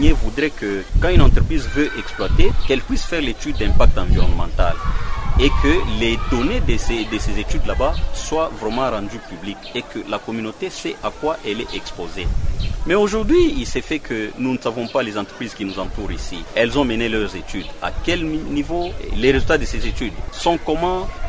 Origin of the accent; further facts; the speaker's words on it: Kolwezi, Lualaba, DR Congo; Mais on se réalise que ici, chez nous, à Moussonoï en particulier, les mines sont porteuses de malheurs